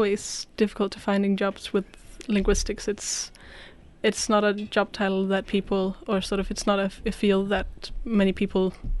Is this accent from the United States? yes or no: no; Aarhus, Central Denmark Region, Denmark; English is a second language; I grew up in Aarhus, the second largest town of Denmark. It's in the middle of Jutland. And I was born there, and I grew up just north of the city. My parents still live there